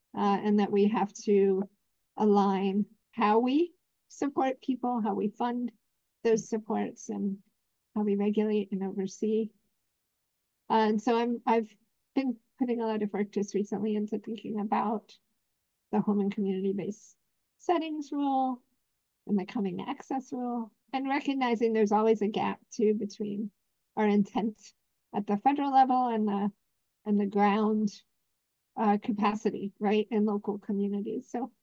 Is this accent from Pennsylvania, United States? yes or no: yes; Philadelphia, Pennsylvania, United States; I grew up in Philadelphia and racial inequity was not lost on me, even as a little kid.